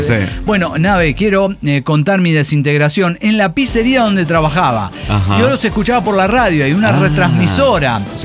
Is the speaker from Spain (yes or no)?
no; Argentina; uno como argentino